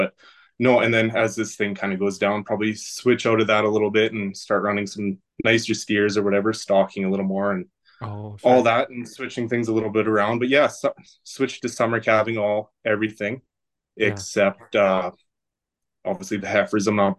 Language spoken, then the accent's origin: English; Simpson, Saskatchewan, Canada; I'm 31 from Simpson, Saskatchewan